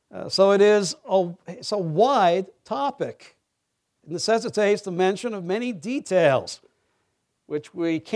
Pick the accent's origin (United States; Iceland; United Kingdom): United Kingdom; England; born there; since I was born in England and Ryle was a minister in the Church of England, that I could do no better than improve upon his words, one Englishman quoting another.